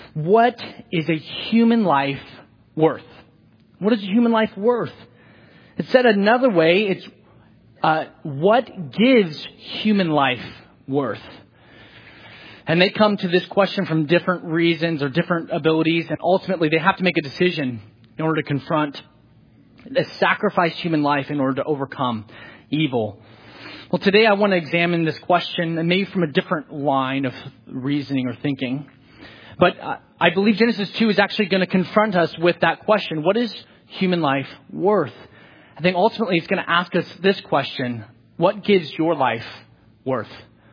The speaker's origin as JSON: {"language": "English", "region": "California", "country": "United States", "tie": "born or raised there", "said": "I realize that's what Californians, I grew up in California, we always called it the EV Free."}